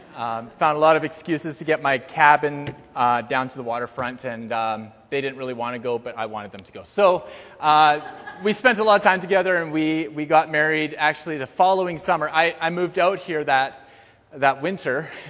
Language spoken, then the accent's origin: English; British Columbia, Canada; now in Winnipeg, Canada; I've been in BC. The way that it's gone is I grew up in British Columbia.